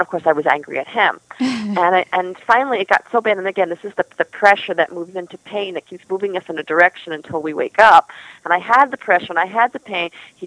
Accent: New York, United States; moved away; I'm from New York, and I take my kids back every few years so they remember their roots, and they were very young when we left.

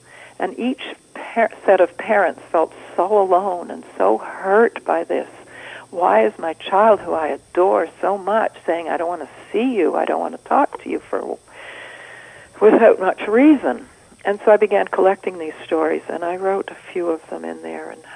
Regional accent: California, United States; I'm from California, and I'm moving more into that world, and it suits me.

